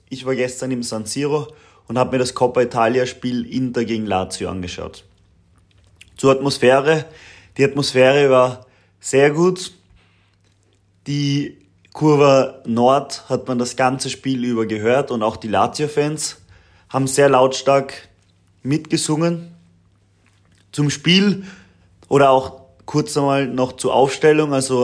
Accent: Austria; Und das freut mich als Österreicher natürlich sehr

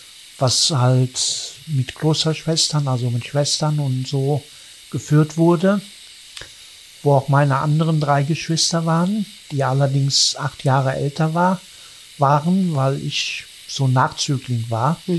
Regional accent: Wuppertal, North Rhine-Westphalia, Germany; born there; also born or lived in Cologne / Solingen; now in Dortmund, Germany; Also wie gesagt … gebürtig aus Wuppertal, aufgewachsen in verschiedenen Kleinstädten und seit dem 18. Lebensjahr eigentlich in Köln bis 2000. Und dann kurzfristig nach Solingen gezogen, wegen meiner Familie.

